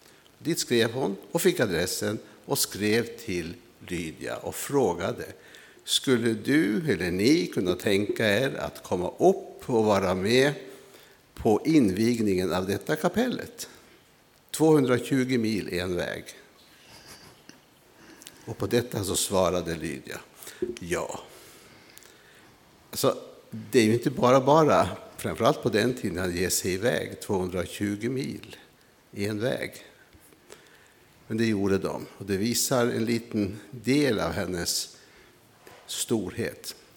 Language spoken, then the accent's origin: Swedish; Nordland, Norway; moved away as an adult; now in Sweden; Själv är jag uppväxt i Lofoten. Men kom till Sverige som 20-åring ungefär.